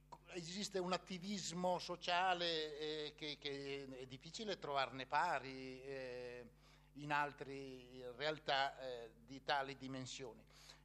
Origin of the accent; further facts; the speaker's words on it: Mondolfo, Marche, Italy; io provengo da Mondolfo, ho vissuto a Mondolfo per tutta la mia vita